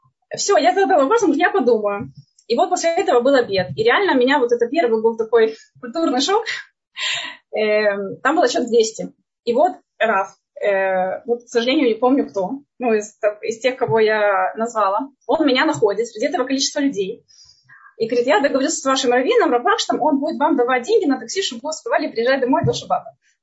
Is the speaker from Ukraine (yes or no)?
yes; Odesa, Odesa Oblast, Ukraine; Я родилась в Одессе. Училась еще в нееврейской школе, потому что не было тогда еврейских школ.